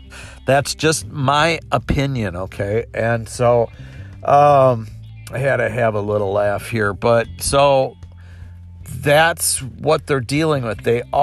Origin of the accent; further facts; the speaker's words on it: Milwaukee, Wisconsin, United States; that happened in my hometown, by the way, last night.